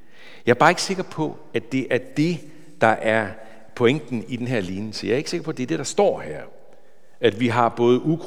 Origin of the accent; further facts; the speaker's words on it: Hirtshals, North Denmark Region, Denmark; jeg voksede op i Hirtshals Missionshus.